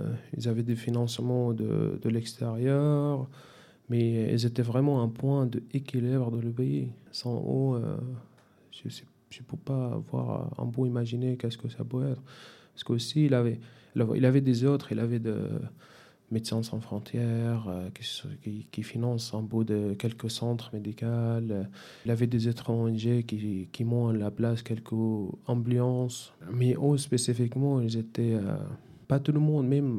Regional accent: Syria; moved away; Moi, je viens de la Syrie, je ne suis jamais allé dans le nord de la Syrie.

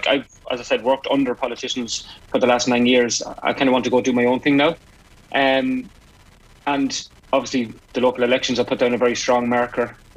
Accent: Ireland; I think, as Irish people in our history, we want to always see England do unwell, be it cricket, football, rugby, whatever it is.

